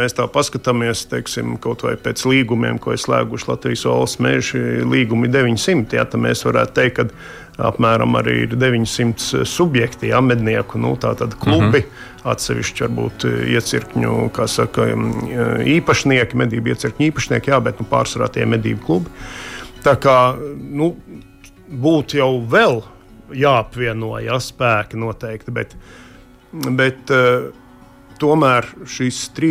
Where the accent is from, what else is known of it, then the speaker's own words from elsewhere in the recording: Jelgava, Zemgale, Latvia; tiku ievēlēts par Zemgales reģiona pārstāvi, kā Jelgavnieks.